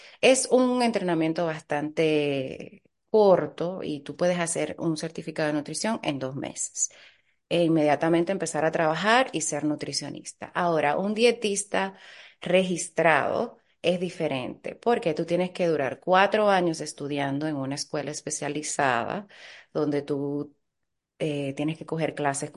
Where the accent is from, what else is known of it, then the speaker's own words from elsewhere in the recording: Dominican Republic; moved away; Pero yo vine de la República Dominicana hace casi 13 años con la ilusión de ser médico.